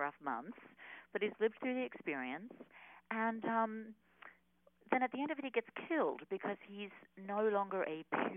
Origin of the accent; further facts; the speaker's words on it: Australia; Well, I'm an Aussie girl, so sometimes it comes out proper and sometimes it doesn't.